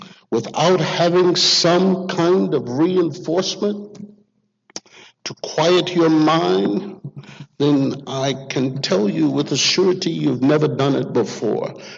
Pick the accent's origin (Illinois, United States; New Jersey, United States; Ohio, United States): New Jersey, United States; Newark; moved away as an adult; Now, I came out to California from Newark, New Jersey, toughest city I've ever seen in my life.